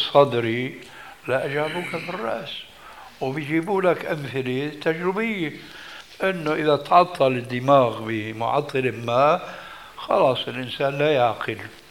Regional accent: Damascus, Damascus Governorate, Syria; عندنا في دمشق ماء اسمه ماء الفيجة

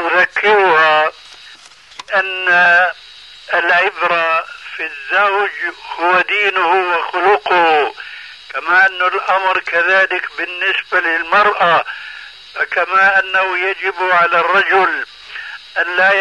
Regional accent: Syria; كما يقولون عندنا في سوريا بالسريجي والفتيلي

